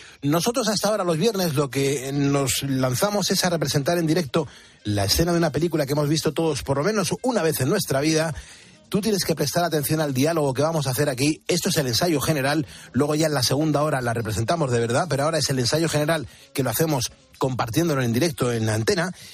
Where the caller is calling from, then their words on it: Valencia, Valencian Community, Spain; de Valencia, por favor, si puedes, mándale un saludo a mi padre … que es ponedor conmigo y te sigue desde siempre